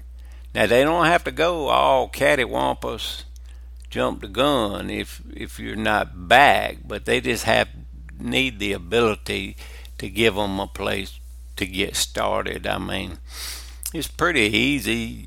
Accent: Alabama, United States; I'm from South Alabama.

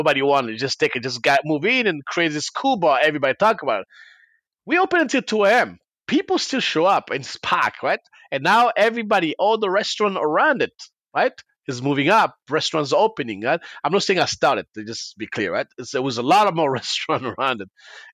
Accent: France; English is a second language; now in United States; It was just because the American dream growing up in France is like, that's how they live. That's how I wanted to. And then when I came to the US and I learned how to speak English very well

